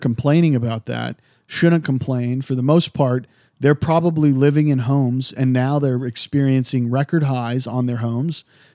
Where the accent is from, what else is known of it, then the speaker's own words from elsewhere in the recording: Idaho, United States; Well, I'm from Idaho, Dan. I grew up there. I wasn't born there, but I grew up there.